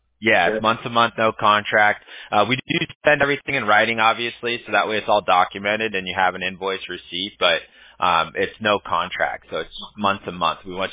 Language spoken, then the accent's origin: English; California, United States; accent: Cali slang; I'm from California originally, so I got a little Cali slang to me.